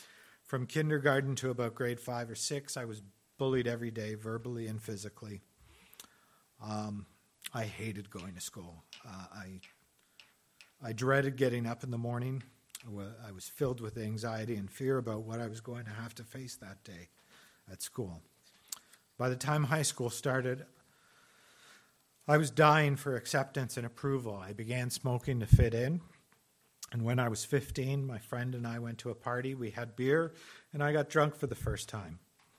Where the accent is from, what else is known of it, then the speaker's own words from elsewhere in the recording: Toronto, Ontario, Canada; I'm 49 years old, and I'm from Toronto, Ontario.